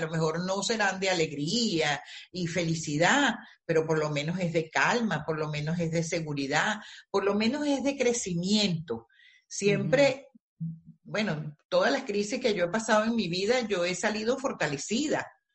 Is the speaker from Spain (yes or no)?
no; Venezuela; moved away; A mí me tocó migrar. Bueno, tú sabes lo que es salir de tu país. Yo salí de Venezuela con 4 maletas.